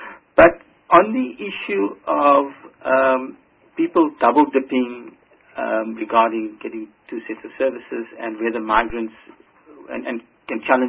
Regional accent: South Africa; as a South African, I feel almost relieved that we're going back to basics and re-looking at national planning, re-looking at urbanization, re-looking at migration and so forth

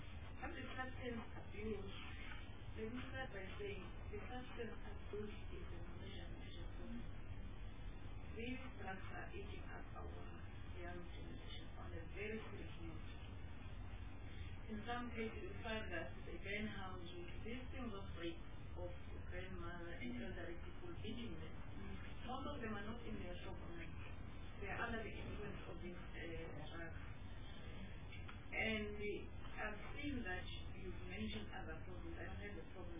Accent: Mpumalanga, South Africa; I know because I'm from Mpumalanga, bordering Mozambique and the Swaziland.

